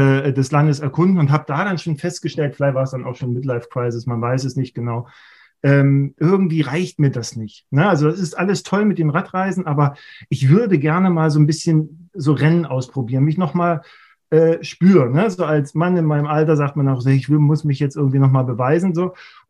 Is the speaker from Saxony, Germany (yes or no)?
yes; Leipzig, Saxony, Germany; ich komme aus Leipzig